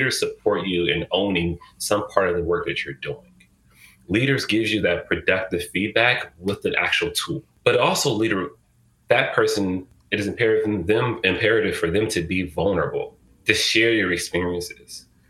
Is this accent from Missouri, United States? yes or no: no; Oakland, California, United States; I grew up in West Oakland, moved to Berkeley.